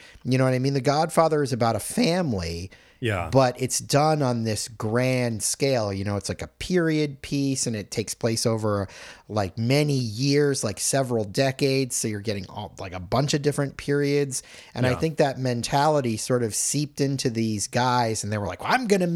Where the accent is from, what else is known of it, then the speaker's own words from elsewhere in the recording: Boston, Massachusetts, United States; because I grew up around Boston. I've spent a lot of time around Harvard